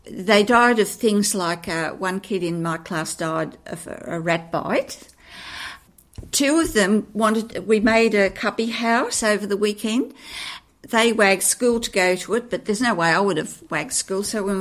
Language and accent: English; Tarrawanna, New South Wales, Australia; I grew up in Tarawana. It was two streets. There was just cow paddocks between Tarawana Road, and that ran right around, to the Princess Highway.